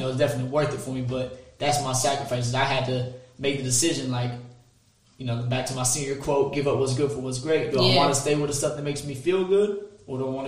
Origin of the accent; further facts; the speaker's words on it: Fayetteville, North Carolina, United States; I'm from Fayetteville, North Carolina.